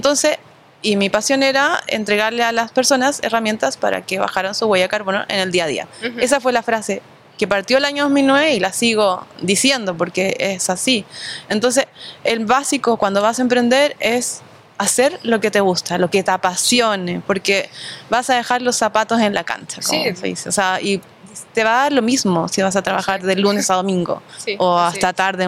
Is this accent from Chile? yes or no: yes; Santiago, Santiago Metropolitan Region, Chile; now in Buenos Aires, Argentina; Y hasta que vivía en Chile, tenía varios tipos de productos